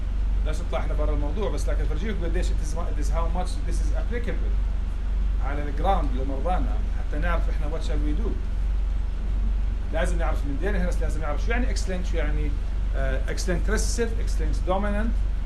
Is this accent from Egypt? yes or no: no; Syria; أنا سوري أنا بطول عليكم